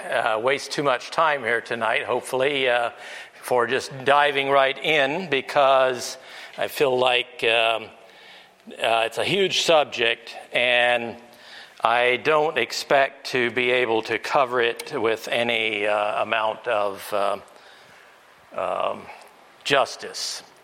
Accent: the South, United States; I grew up in the South, or say most of my life was there, and it's the predominant view of the churches in that area.

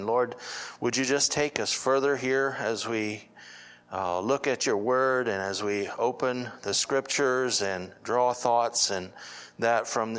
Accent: Ohio, United States; I'm from Ohio, from the Faith Christian Fellowship congregation in Ohio.

